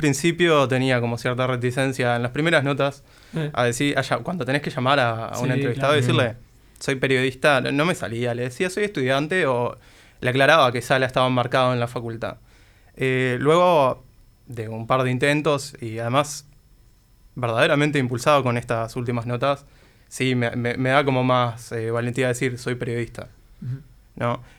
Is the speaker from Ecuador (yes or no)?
no; Montevideo, Uruguay; Soy de Montevideo, tengo 26 años.